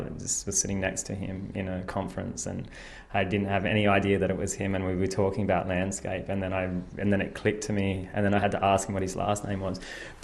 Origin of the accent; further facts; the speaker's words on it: Australia; because I grew up in Australia.